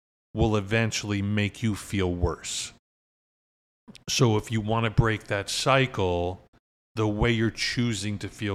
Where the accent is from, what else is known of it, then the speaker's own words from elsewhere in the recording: Miami, Florida, United States; I grew up in South Florida. I'm a native, okay. Which is weird, right? You don't meet too many Floridians, but I was born in Miami.